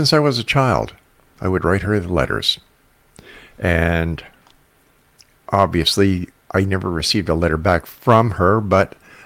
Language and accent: English; Canada; as a Canadian who is part of the, you know, she was my queen